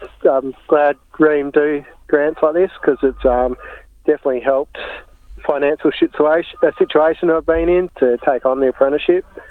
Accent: Bunbury, Western Australia, Australia; Noongar man from southwest Western Australia, growing up in Bunbury.

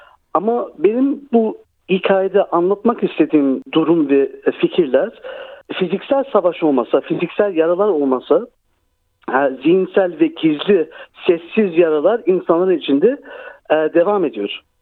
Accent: Melbourne, Victoria, Australia; Melbourne'in Northern Suburbs tarafında büyüdüm

